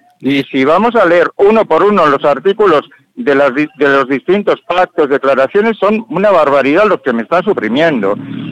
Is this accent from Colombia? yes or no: no; Oñati, Basque Country, Spain; les corresponde los mismos derechos que todos los habitantes de Oñati, de mi pueblo, de Euskal Herria